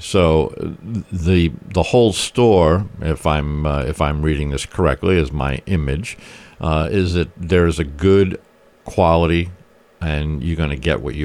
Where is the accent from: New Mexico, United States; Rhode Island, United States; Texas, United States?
Rhode Island, United States; Warwick; I mean, I grew up in Warwick. That was not the way it was.